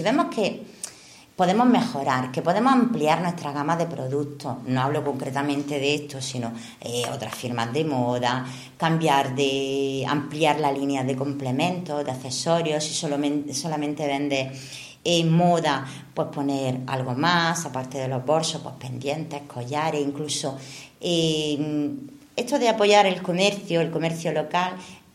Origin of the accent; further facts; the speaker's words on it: Italy; Spanish is a second language; now in Spain; porque hablo mejor el español que él. A él se le nota mucho más que a mí, que yo soy italiana.